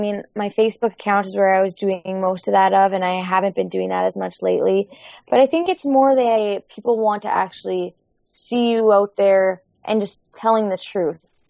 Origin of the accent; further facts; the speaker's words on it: Manitoba, Canada; We're actually a little bit, northwest from Winnipeg. We're about half an hour west.